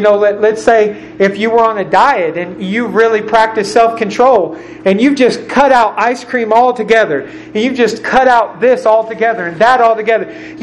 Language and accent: English; Steubenville, Ohio, United States; When I was a young man in the city I grew up in Steubenville, Ohio, we had a club called the Fountains.